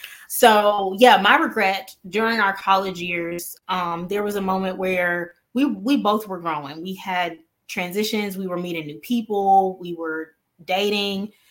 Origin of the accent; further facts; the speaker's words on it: Mobile, Alabama, United States; We're both from Mobile, Alabama.